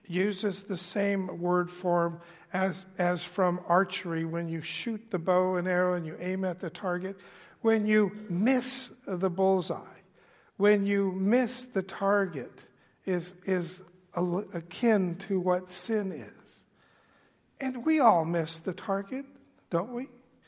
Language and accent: English; California, United States; I grew up in Southern California as a UCLA fan.